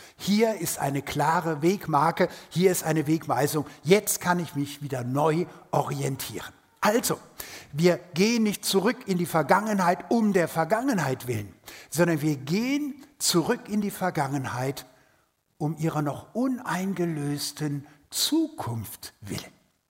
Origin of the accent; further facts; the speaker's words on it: Rhineland, Germany; Ich musste erst als Rheinländer nach Süddeutschland zu den Schwaben kommen